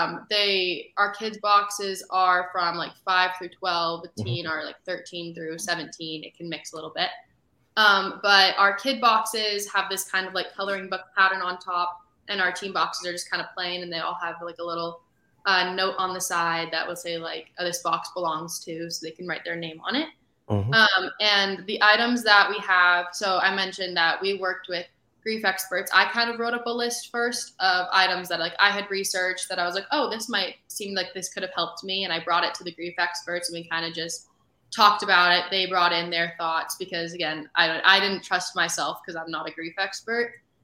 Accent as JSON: {"language": "English", "region": "Arizona", "country": "United States", "said": "because I'm from Arizona, so we started in Arizona, with just different grief organizations around the valley."}